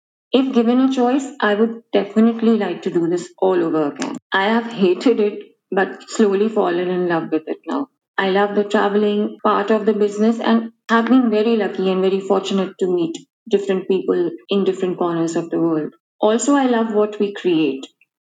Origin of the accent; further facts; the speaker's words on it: Karachi, Sindh, Pakistan; English is a second language; I'm from Karachi, Pakistan.